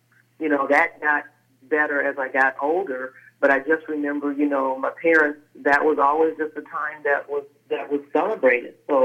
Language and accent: English; Texas, United States; I think growing up in Texas, it was, you know, anything that we did was always just around what we could do to support, you know, our blackness.